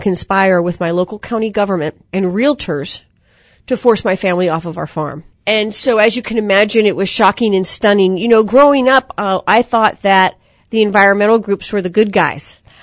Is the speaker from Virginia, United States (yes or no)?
yes; Mount Vernon, Virginia, United States; I grew up in Mount Vernon, Virginia, on what we were told growing up was a part of George Washington's vast farmland.